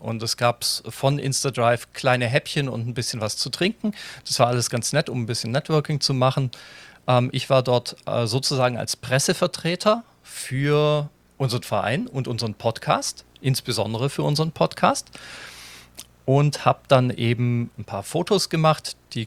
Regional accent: Germany; ich komme nicht aus Wien, mir kann es ja eigentlich wurscht sein, als Piefke sowieso, gleich zweimal.

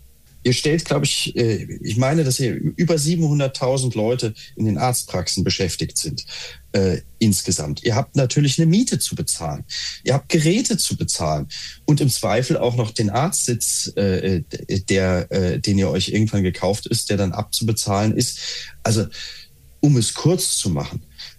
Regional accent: Hesse, Germany; now in Berlin, Germany; ich komme zwar aus Hessen, wie ihr beiden auch, wie die beiden Christians oder Tino und Christian auch, aber ich lebe heute in Berlin und ich lebe in Schöneberg.

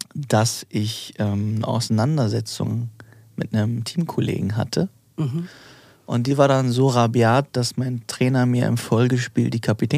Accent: Hamburg, Germany; Und ich bin in der Schanze groß geworden, auf St. Pauli groß geworden.

